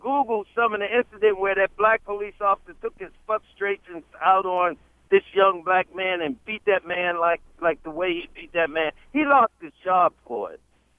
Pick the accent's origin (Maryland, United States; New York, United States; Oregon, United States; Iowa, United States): Maryland, United States; Baltimore; And I'm from Baltimore. And if you've been following what's going on over here in Baltimore